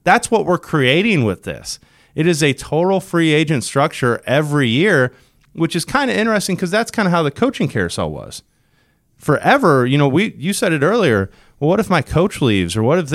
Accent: St. Louis, Missouri, United States; So like SLU basketball, right? We're from St. Louis.

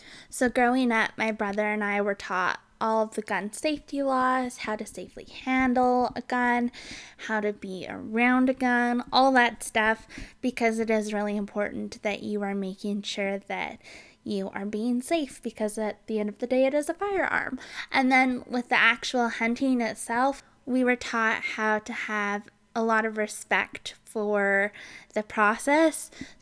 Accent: Calgary, Alberta, Canada; So I'm from Calgary, Alberta, Canada

